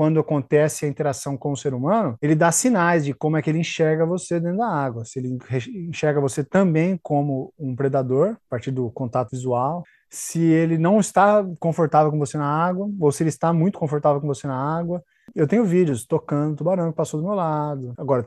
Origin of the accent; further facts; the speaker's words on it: Americana, São Paulo, Brazil; now in United States; eu vinha de Americana, que é a cidade para onde eles foram e tem uma raiz histórica ligada com diversas nuances históricas.